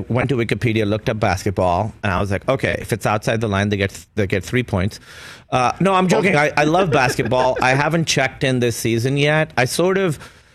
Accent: Pakistan; I'm from Pakistan.

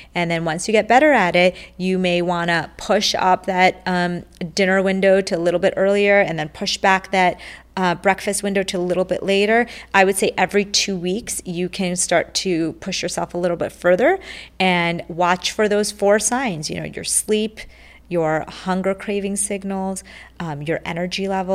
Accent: India; born there; I grew up in, I was born in India, and I was born into a family of very religious people, and they are Jain. It's a religion, it's almost like a philosophy called Jainism, similar to Buddhism

